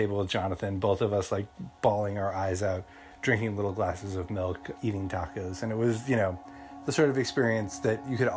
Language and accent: English; New York, United States; because I'm from New York and our taco culture is weak.